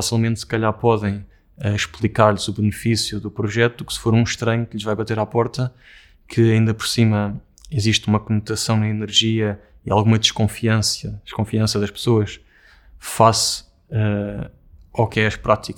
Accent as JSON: {"language": "Portuguese", "region": "Lisbon", "country": "Portugal", "tie": "born or raised there", "said": "o bairro Telheiras, onde eu cresci, onde vivi quase toda a minha vida"}